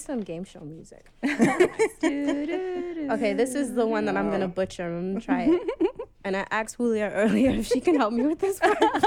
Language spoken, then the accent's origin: English; Brooklyn, New York, United States; I am your host … I'm from Brooklyn, New York. My family is from St. Vincent and the Grenadines.